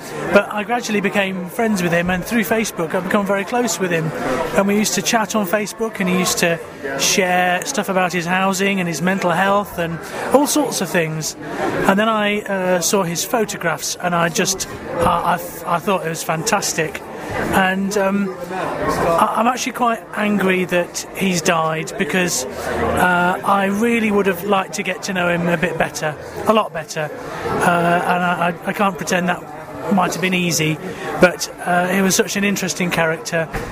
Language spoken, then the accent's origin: English; York, Yorkshire, United Kingdom; from York.